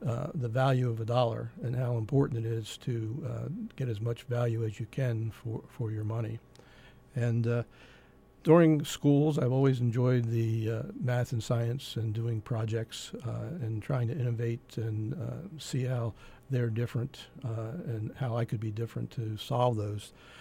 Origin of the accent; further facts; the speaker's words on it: Pennsylvania, United States; I was born and raised in the Lehigh Valley, and I've lived in the Valley for 60 of my 65 years.